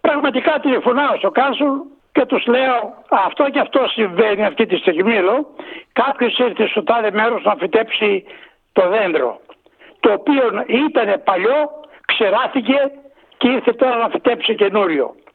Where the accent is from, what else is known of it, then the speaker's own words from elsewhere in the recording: Katerini, Central Macedonia, Greece; στα μέρη μας είχαμε ελιές. Εγώ είμαι από χωριό κοντά προς τον Πλαταμόλα πλευρά